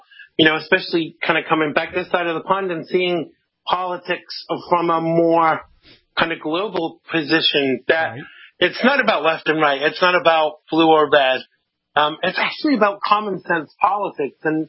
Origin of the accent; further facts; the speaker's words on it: Long Island, New York, United States; That's gotta be funny. I'm from Long Island.